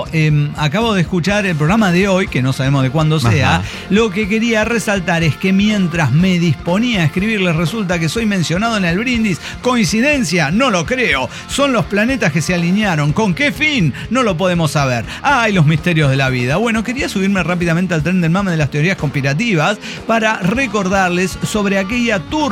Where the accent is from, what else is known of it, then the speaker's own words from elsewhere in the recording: Ensenada, Baja California, Mexico; Yo si soy de Ensenada, me voy a conocer otros paisajes.